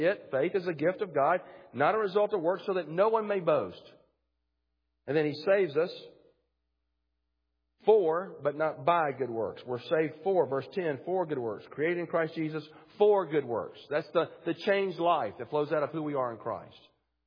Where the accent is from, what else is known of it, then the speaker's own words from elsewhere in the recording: the South, United States; accent: southern; They literally could not understand me with my southern accent. I had to repeat to them several times what my name was. They didn't understand through my thick accent.